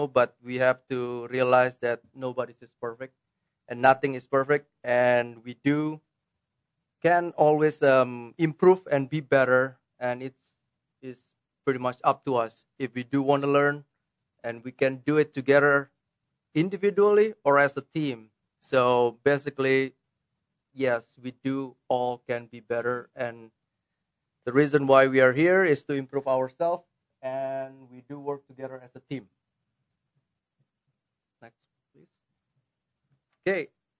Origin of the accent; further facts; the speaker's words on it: Indonesia; English is a second language; moved away as an adult; also born or lived in South Carolina; now in United States; So I'm originally from Indonesia, and I was born there, and I got my degree in South Carolina. I went to college there